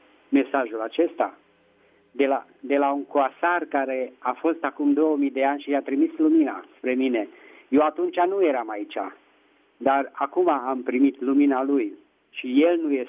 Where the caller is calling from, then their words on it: Petroșani, Hunedoara County, Romania; din Petroșani.